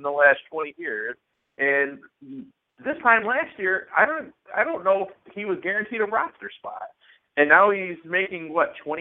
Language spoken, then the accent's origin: English; Buffalo, New York, United States; but my hometown Buffalo Bills, which I live about. I'd say, you know, with no traffic, about 12 minutes from the stadium.